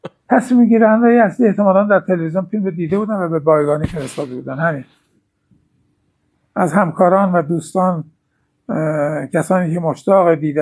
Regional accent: Ahvaz, Khuzestan, Iran; دوست داشتم راجع به شهر خودم اهواز چون این فیلم رو بسازم

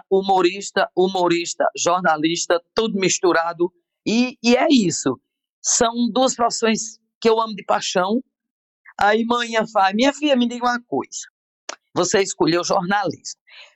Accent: Pombal, Paraíba, Brazil; Eu sou de Pombal, né?

